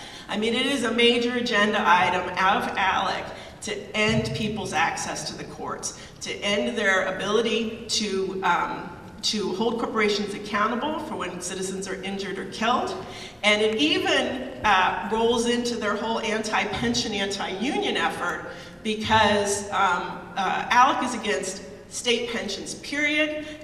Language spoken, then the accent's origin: English; Philadelphia, Pennsylvania, United States; I like Ben Franklin, I'm from Philadelphia.